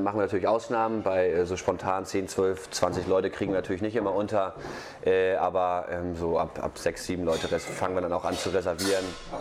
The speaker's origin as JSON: {"language": "German", "town": "Lübeck", "region": "Schleswig-Holstein", "country": "Germany", "tie": "born or raised there", "also_born_or_lived": "North Rhine-Westphalia", "said": "geboren bin ich in Nordrhein-Westfalen, sind aber ziemlich früh hochgezogen, fühle mich also voll und ganz als Küstenjung und Hanseat als Lübscher Jung."}